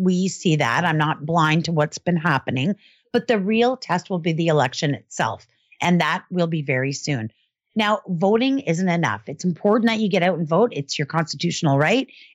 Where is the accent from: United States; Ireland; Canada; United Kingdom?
Canada; I'm one Canadian. I get one vote.